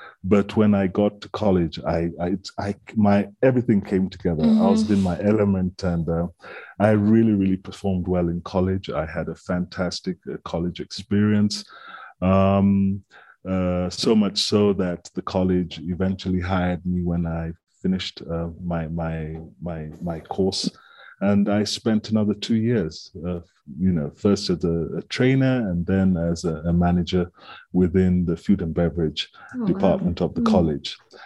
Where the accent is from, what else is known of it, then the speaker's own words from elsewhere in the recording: Kenya; I am a Kenyan thoroughbred. my parents are from the western part of Kenya.